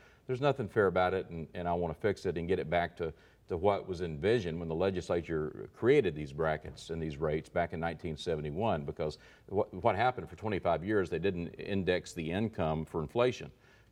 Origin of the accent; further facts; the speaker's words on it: Prescott, Arkansas, United States; Firestone Building Products in my hometown in Prescott.